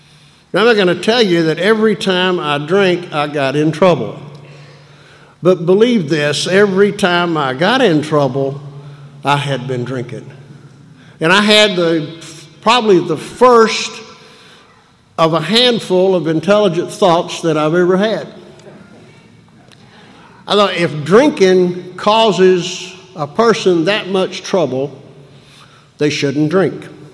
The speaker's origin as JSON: {"language": "English", "region": "North Carolina", "country": "United States", "tie": "born or raised there", "said": "I said, well, I'm from North Carolina. Well, they have AA in North Carolina, and I said, they do? And I said, not in my hometown."}